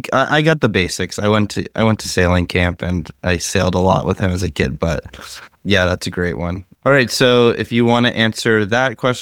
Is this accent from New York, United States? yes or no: yes; Brooklyn, New York, United States; I grew up in Brooklyn, but I grew up in a part of Brooklyn that was kind of South Brooklyn.